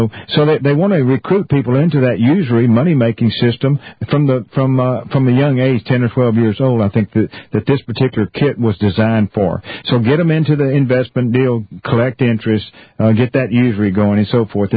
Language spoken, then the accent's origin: English; Austin, Texas, United States; When I was here growing up in South Austin, that's where I grew up and went to school here